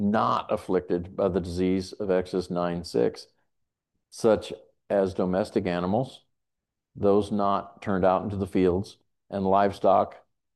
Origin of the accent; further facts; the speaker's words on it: Nebraska, United States; I come from Nebraska, and from end to end, east to west, it's 500 miles.